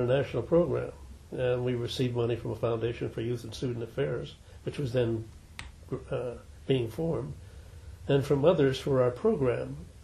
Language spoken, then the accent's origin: English; Rochester, Pennsylvania, United States; born there; I was born in 1929 in Rochester, Pennsylvania, a kind of a bedroom community for steel mill workers in the Pittsburgh area.